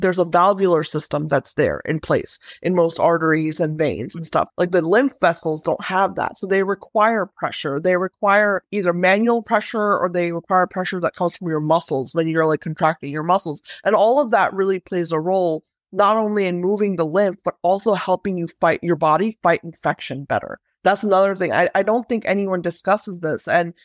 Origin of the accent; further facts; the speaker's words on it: India; because I'm Indian and I've seen a lot of these, like, you know, old, like, kind of, people call them, like, you know, ancient remedies, right?